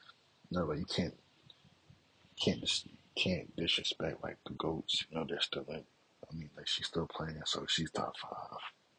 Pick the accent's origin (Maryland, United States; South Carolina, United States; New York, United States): Maryland, United States; She's from Maryland. I'm from Maryland.